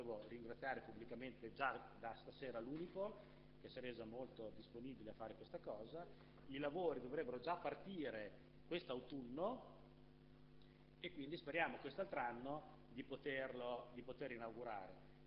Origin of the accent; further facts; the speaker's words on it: Sant'Agata Bolognese, Emilia-Romagna, Italy; anch'io sono nato a San Giovanni ma sono sant'agatese